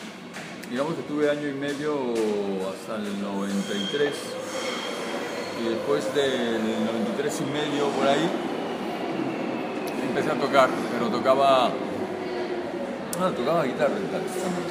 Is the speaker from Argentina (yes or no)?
no; Cantabria, Spain; del 2004 a 2005 no estuve aquí, estuve en Cantabria, soy de Cantabria. Luego regresé en el 2005